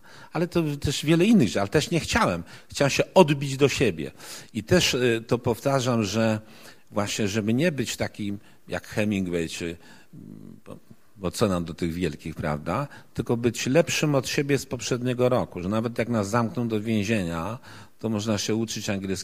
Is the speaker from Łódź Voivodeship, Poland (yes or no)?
yes; Łódź, Łódź Voivodeship, Poland; Ja pochodzę, to powiedziałem, ze środowiska robotniczego z Łodzi, w ogóle środowiska przedmieścia są mi bliskie.